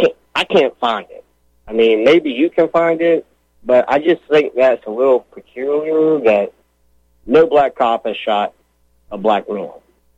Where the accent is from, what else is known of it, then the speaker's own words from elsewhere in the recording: Jacksonville, Florida, United States; Well, I'm from Jacksonville, and he, the owner there, he looks like he's standing arm in arm with them.